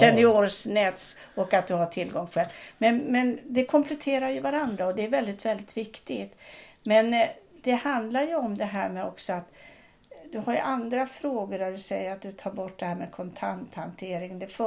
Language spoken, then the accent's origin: Swedish; Tyresö, Stockholm County, Sweden; Jag växte upp här i Tyresö då på 50-talet och framöver då.